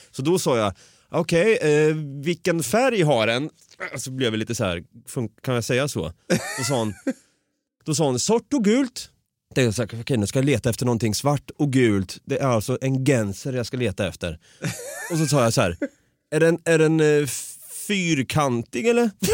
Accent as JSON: {"language": "Swedish", "country": "Sweden", "said": "jag är svensk nu, de hör att jag pratar svenska."}